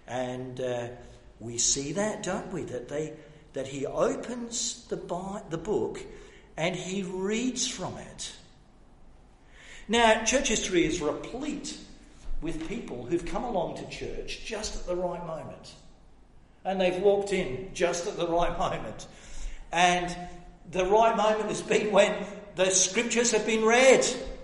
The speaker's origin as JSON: {"language": "English", "town": "Deal", "region": "South East England", "country": "United Kingdom", "tie": "born or raised there", "said": "I grew up in the Anglican church, and the Diocese of Canterbury, which of course is the heartland of worldwide Anglicanism, Canterbury Cathedral. We went to the church, St. George's Deal. You can still go there. It's just in the little town I grew up."}